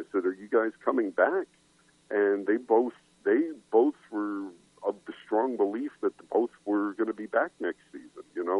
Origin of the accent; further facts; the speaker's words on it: Manhattan, New York, United States; I know I said I grew up in Manhattan and, you know, I was close to Madison Square Garden